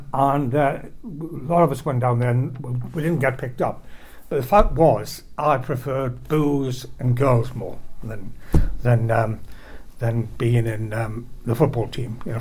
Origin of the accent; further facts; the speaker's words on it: North East England, United Kingdom; And I was born in the Northeast. I was born just after the war into a Northeast mining family.